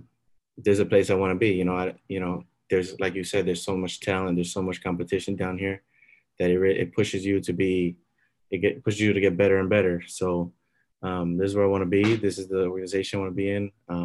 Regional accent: Miami, Florida, United States; You know, I grew up in Miami. I'm born and bred.

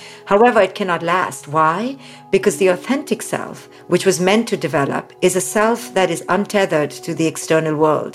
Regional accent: India; especially as an Indian woman. I was raised in India

